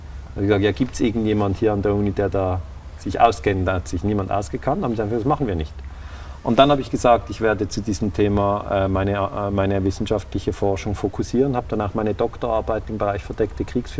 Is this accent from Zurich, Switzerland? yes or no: no; Lugano, Ticino, Switzerland; born there; now in Basel, Switzerland; Ich bin ja in der Schweiz. Ich bin in Lugano geboren, das ist die italienische Schweiz. Also ich kann Italienisch. Ich wohne in Basel, ich kann Deutsch natürlich und ich kann Französisch, habe ich in der Schule gelernt.